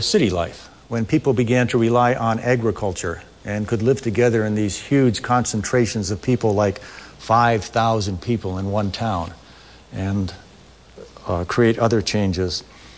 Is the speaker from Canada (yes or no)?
no; Midwest, United States; this state in my mind is this is where my ancestors go to die when they leave the Midwest. And here I am from the Midwest.